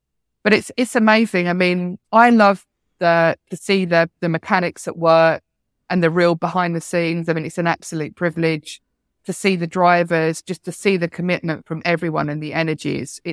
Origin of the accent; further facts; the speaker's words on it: United Kingdom; I'm British. I grew up on Formula One.